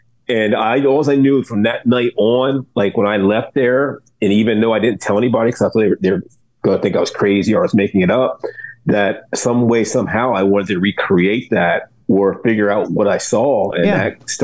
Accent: Delaware, Ohio, United States; And geographically speaking, people, I'm from Delaware, Ohio.

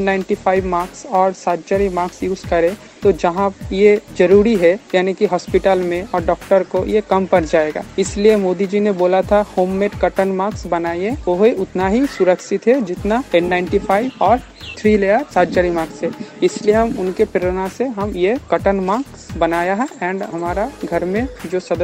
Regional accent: West Bengal, India; हम वेस्ट बंगाल बीरभूम से बिलोंग करते हैं।

